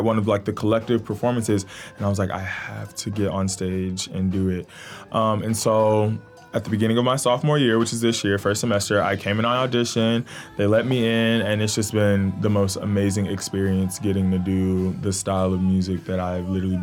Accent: Gary, Indiana, United States; I'm very grateful to be here representing my family in my hometown, Gary, Indiana

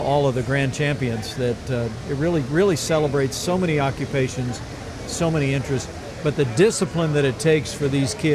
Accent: Indiana, United States; I just have so many memories growing up in Bartholomew County of heading to the fair.

